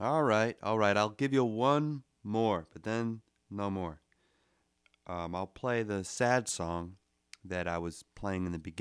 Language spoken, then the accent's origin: English; United States; I feel weird speaking like that because I'm an American and proud of it.